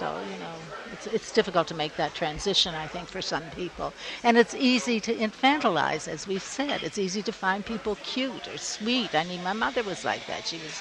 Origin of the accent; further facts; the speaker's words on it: Canada; Well, I'm Canadian. Well, I'm Canadian-American, actually. I'm a dual citizen. And most my career has been in Canada.